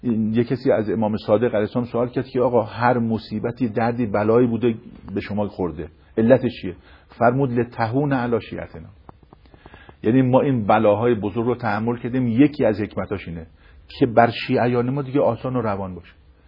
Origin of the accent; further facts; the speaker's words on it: Iran; گفتم آقا من از ایران اومدم